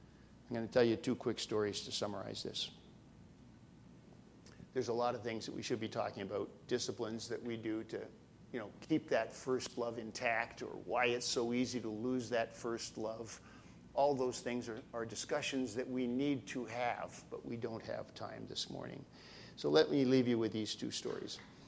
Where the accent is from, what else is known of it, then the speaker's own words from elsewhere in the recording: Burlington, Ontario, Canada; also born or lived in Toronto; I grew up in a Baptist church from the day I was knee-high to a grasshopper. And the church I grew up in Burlington